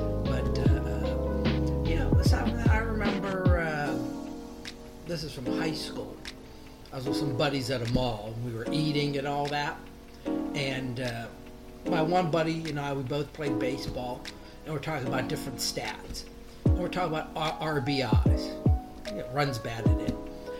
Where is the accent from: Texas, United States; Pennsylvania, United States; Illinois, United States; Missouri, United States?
Pennsylvania, United States; Johnstown; Johnstown, Pennsylvania, which is in western Pennsylvania.